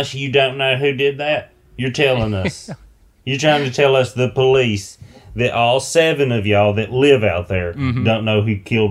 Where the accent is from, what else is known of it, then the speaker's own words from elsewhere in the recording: the South, United States; I'm from the South. We used to shoot cannons at each other on the 4th of July.